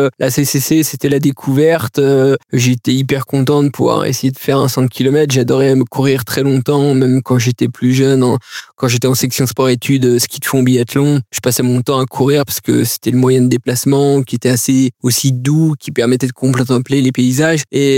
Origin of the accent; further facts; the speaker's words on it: Bourgogne-Franche-Comté, France; moi aujourd'hui j'ai 37 ans, je suis natif des montagnes du Jura, j'ai toujours vécu sur le massif du Jura. C'est toute mon enfance, toute mon adolescence, encore aujourd'hui dans la vie d'adulte.